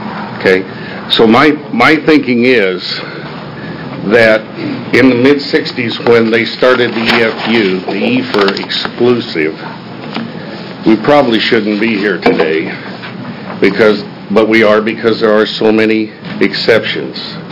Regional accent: Oregon, United States; I'm from Douglas County. I'm a farmer and an orchardist.

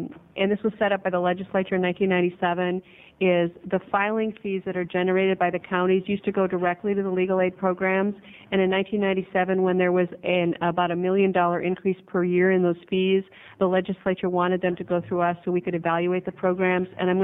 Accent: North Dakota, United States; North Dakota, my home state

